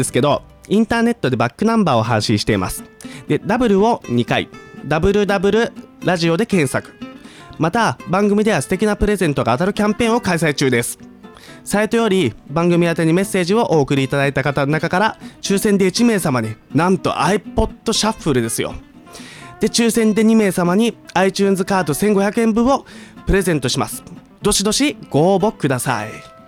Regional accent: Matsudo, Chiba, Japan; 僕は千葉の松戸市なんですけど

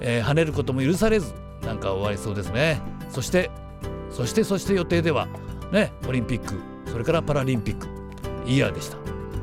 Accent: Yamaguchi, Japan; 私のふるさと山口県もですよ、まあ、紅葉がさらに進んでおりましてね

